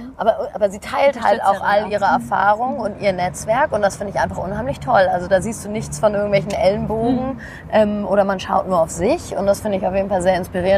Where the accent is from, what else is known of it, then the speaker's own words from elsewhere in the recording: Hamburg, Germany; Ich bin ja auch in der Stadt in Hamburg groß geworden.